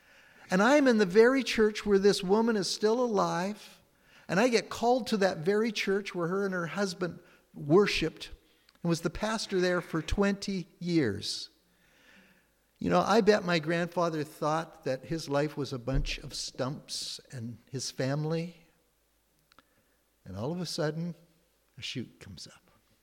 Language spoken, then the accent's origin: English; Victoria, British Columbia, Canada; we come back to Victoria, which was my hometown, involved there.